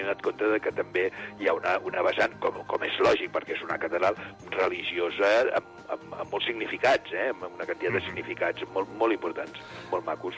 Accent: Barcelona, Catalonia, Spain; born there; jo sóc nascut a Barcelona i batejat a la Catedral de Barcelona

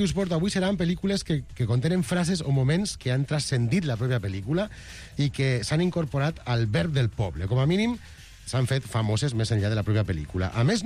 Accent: Castelló, Valencian Community, Spain; Ho explico novament, sóc de Castelló

